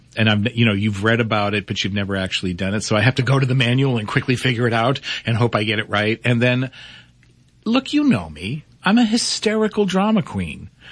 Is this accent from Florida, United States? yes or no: no; Lawrence, Massachusetts, United States; in my hometown of Lawrence, Massachusetts.